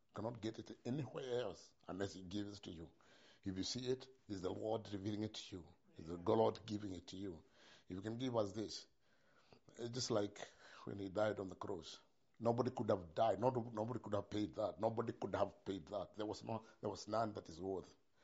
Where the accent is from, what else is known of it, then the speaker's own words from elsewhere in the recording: Kenya; I remember doing the same before I came from Kenya.